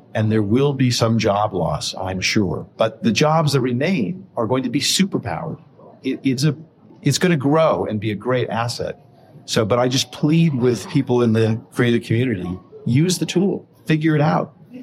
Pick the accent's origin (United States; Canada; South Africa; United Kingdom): United States; We do lots of stuff with the US, obviously, because I'm American, streaming platforms.